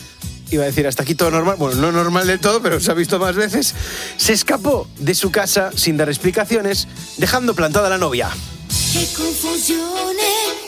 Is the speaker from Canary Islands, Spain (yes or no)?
no; Galicia, Spain; las granjas, la importancia que tienen además en Galicia, en mi tierra.